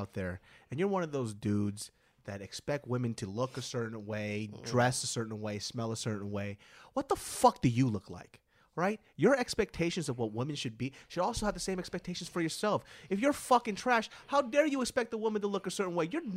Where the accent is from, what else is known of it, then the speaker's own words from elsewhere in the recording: Russia; from Russia.